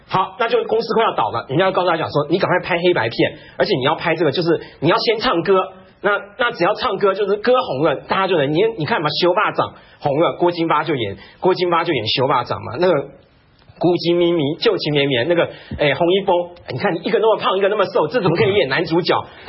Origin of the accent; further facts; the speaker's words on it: Taiwan; 那所以我们台湾人对他这个就是觉得我们的印象就是他性感嘛